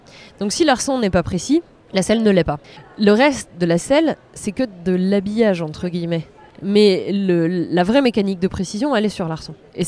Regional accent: Normandy, France; J'ai grandi en Normandie, donc j'avais pas trop le choix, à vrai dire.

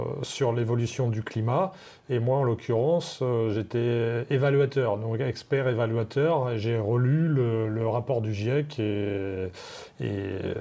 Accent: Normandy, France; Je suis normand, mais... L'ex-Basse-Normandie

